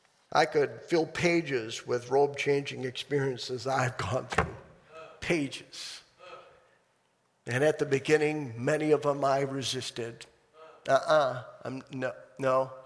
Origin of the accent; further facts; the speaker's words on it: Enugu, Enugu State, Nigeria; And I said, "Nigeria." And he said, "Where in Nigeria?" And I said, "Enugu."